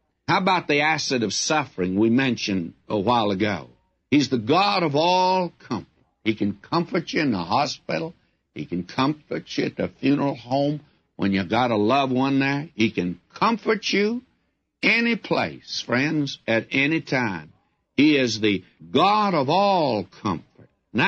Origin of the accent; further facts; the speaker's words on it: the South, United States; Well, I'm a Southerner